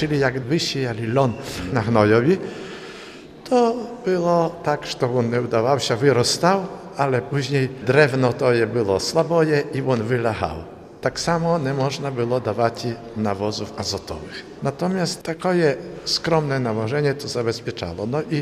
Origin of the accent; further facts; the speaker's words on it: Nowokornia, Podlaskie Voivodeship, Poland; Taki najbliżej tutaj mojej wioski, Nowokornia, to był skup w Czyżach.